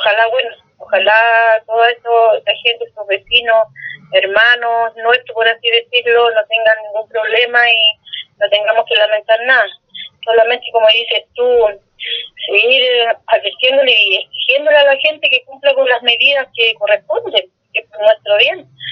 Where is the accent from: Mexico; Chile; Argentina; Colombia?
Chile; como ser humano, como ciudadanos chilenos